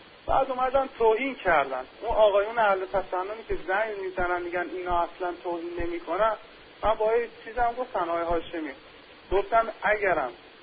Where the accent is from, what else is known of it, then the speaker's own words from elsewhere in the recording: Iran; بودم که گفتم از ایرانم